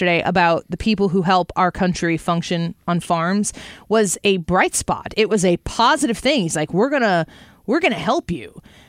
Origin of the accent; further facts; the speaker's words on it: United States; I'm asking, as an American who's here, being in a place where we have a huge immigration community here, of all different kinds.